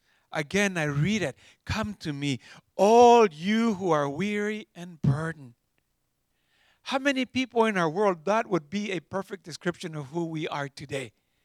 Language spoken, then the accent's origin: English; Mexico; English is a second language; I grew up in Mexico. Some of you know that. And we grew up in an agricultural community where we were peasants. We lived from one harvest to the next.